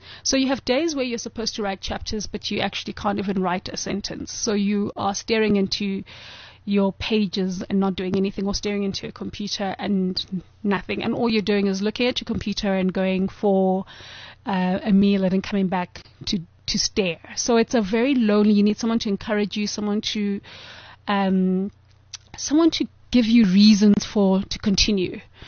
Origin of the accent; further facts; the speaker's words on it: South Africa; I'm from South Africa.